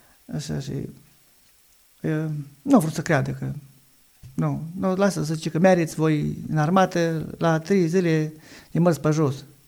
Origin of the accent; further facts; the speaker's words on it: Chendrea, Sălaj County, Romania; Din satul Chendrea. Sunt dintr-o familie de... maica mea de până 80 și ceva, în oastea Domnului, 81-82.